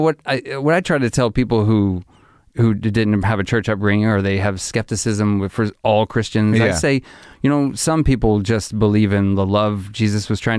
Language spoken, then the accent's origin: English; Arkansas, United States; I grew up in Arkansas.